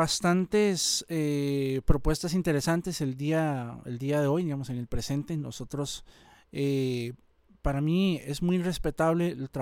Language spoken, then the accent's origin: Spanish; Costa Rica; como costarricenses, hemos crecido y nos podemos sentir orgullosos